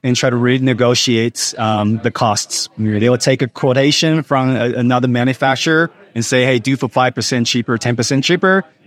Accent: Taiwan; also born or lived in Australia; And I tell them, I'm from Taiwan.

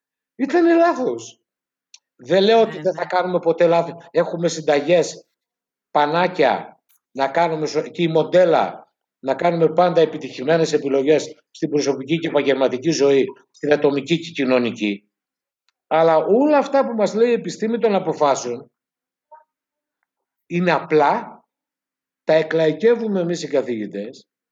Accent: Greece; Ως Έλληνες, και αυτό το είδαμε στην έρευνα που ανέφερα, σκεφτόμαστε και ως μεσογειακός λαός πολύ συγκινησιακά

